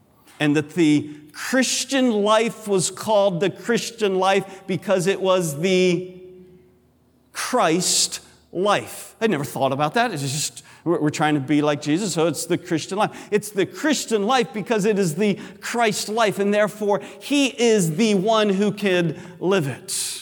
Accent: Pennsylvania, United States; Pennsylvania, which is where I grew up, did an annual trip to the beach called Ocean Getaway.

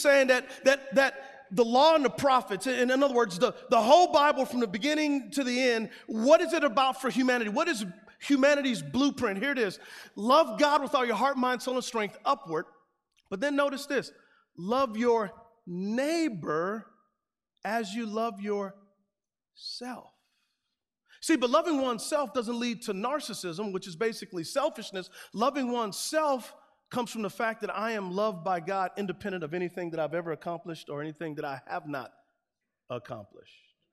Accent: San Antonio, Texas, United States; I grew up in San Antonio, Texas. I grew up in the hood. I grew up on the west side. We were poor.

